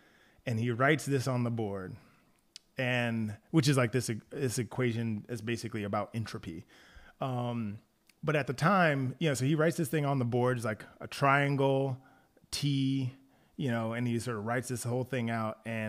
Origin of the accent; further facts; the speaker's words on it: the South, United States; You know, so for me, like I was raised in the South.